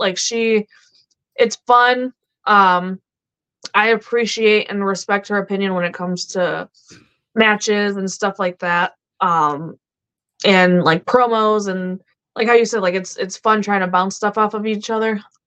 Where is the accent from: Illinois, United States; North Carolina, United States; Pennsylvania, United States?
Illinois, United States; Chicago; I can blame my Bostonian stepfather and my Macedonian grandfather. And then I'm from Chicago. So I'm all jacked up.